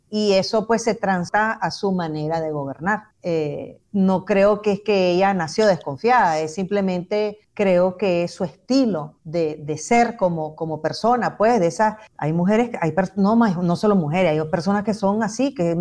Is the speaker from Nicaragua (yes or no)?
yes; Nicaragua; si vos sos un nicaragüense asalariado, vos le tenés pánico a eso. Porque solo escuchamos, bueno, yo lo viví